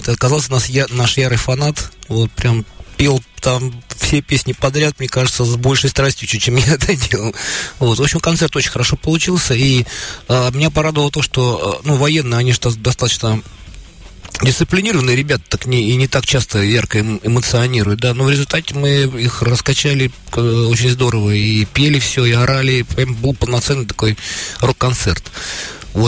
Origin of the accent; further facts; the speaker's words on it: Asbest, Sverdlovsk Oblast, Russia; И ко мне, например, даже два военнослужащих из моего родного города Асбеста подошло родом.